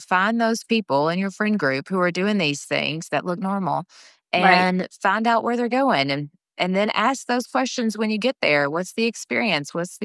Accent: Pulaski, Tennessee, United States; I do Botox and Dysport in my hometown in Pulaski once a month

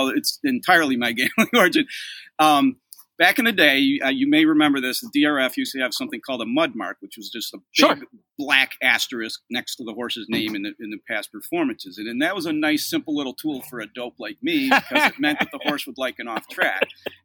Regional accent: Rochester, New York, United States; I grew up in Rochester, which is near Finger Lakes, but my family never went there.

